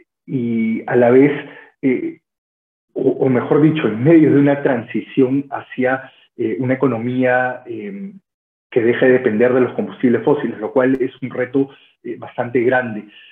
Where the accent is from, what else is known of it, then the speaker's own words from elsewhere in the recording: Peru; como experto peruano o experto designado por el Perú